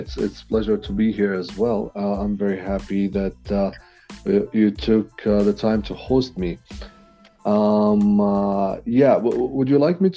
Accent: Jordan; English is a second language; moved away as an adult; also born or lived in Kyiv; now in Calgary, Canada; I'm originally from Jordan. I'm located now in Calgary, Canada, but before that I was located in Kyiv

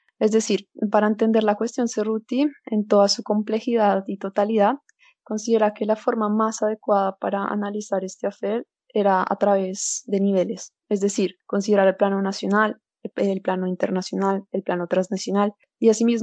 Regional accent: Colombia; moved away as an adult; now in Italy; yo crecí en Colombia, pero toda mi formación profesional la he realizado en Italia y es donde actualmente resido.

